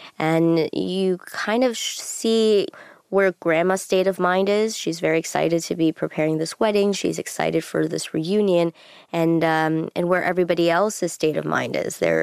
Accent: China; now in United States; to negotiate between my American identity and my Chinese identity.

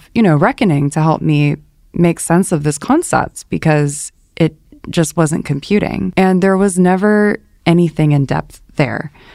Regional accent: Los Angeles, California, United States; I grew up in the Los Angeles area, and ever since I was a little kid, I heard about deputy gangs from older children on the playground

